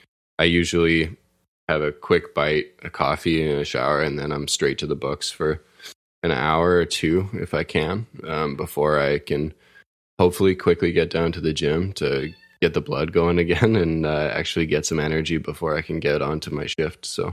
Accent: Canada; as a Canadian actor

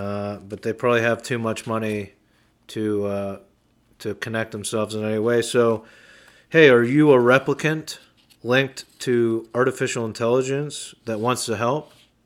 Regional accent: Utica, New York, United States; the campground I manage here in my hometown of Utica

